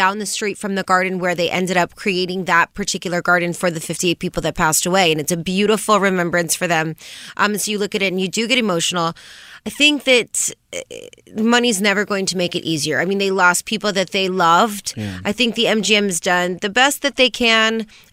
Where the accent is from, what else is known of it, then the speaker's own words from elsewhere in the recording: Las Vegas, Nevada, United States; This is a very sensitive story for me because I'm from Vegas. I grew up in Vegas. My family's still in Vegas.